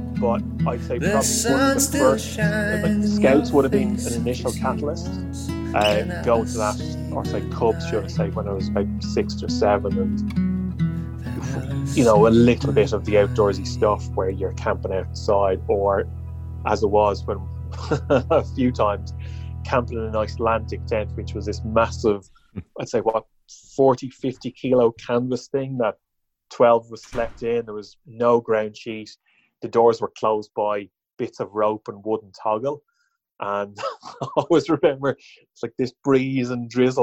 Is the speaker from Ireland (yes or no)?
yes; Dublin, Leinster, Ireland; Yeah, grew up in Dublin. First few years as a kid, it was, you know, usual kid experiences, going out into the forest, playing around